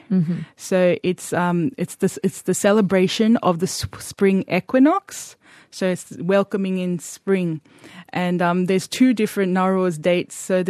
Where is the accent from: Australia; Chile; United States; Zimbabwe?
Australia; being a young Zoroastrian growing up in Australia, you know, you hope to marry someone of the same religion.